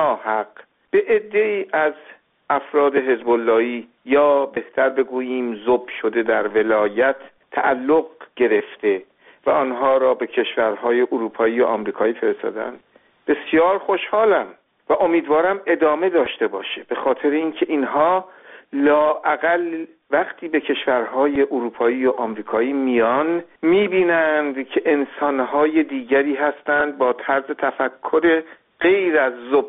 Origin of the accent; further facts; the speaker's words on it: Iran; moved away; من به عنوان یک ایرانی مقیم خارج از کشور